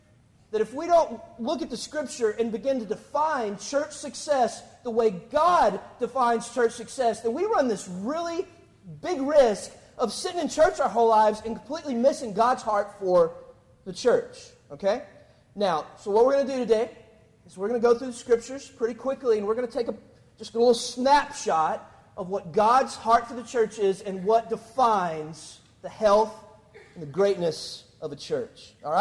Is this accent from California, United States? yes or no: no; Athens, Texas, United States; I grew up in East Texas, which is a lot like North Carolina, all right, and so with not as good basketball, and I grew up in this little church called First Baptist Athens, Texas